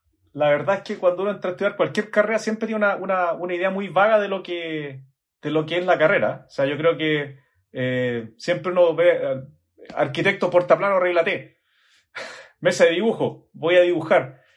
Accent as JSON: {"language": "Spanish", "country": "Chile", "said": "soy arquitecto. Por el acento seguramente notan que soy de Chile."}